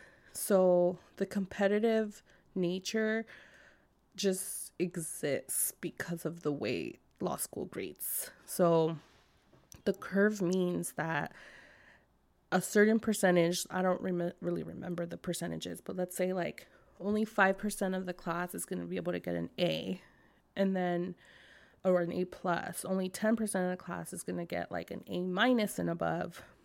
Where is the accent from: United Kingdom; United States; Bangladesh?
United States; California; also born or lived in East Coast; Like, this is California. Like, this is where I'm from.